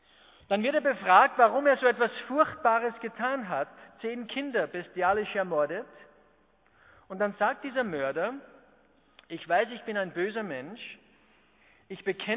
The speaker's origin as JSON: {"language": "German", "country": "Austria", "said": "Das Wort nehmen wir ja nicht jeden Tag, zumindest bei uns in Österreich nicht."}